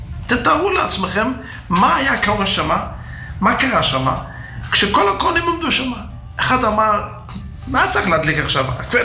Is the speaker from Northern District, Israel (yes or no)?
no; Jerusalem, Jerusalem District, Israel; born there; אני יליד הארץ ונולדתי בירושלים.